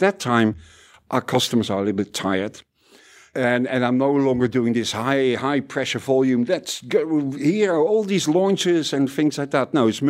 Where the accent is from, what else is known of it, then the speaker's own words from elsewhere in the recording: Netherlands; And also, I'm Dutch